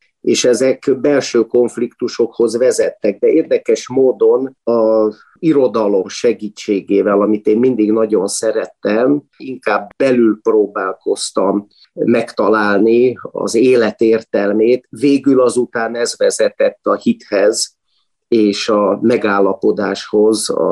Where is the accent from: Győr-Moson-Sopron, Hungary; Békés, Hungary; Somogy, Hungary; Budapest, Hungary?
Budapest, Hungary; Budapesti születésű vagyok.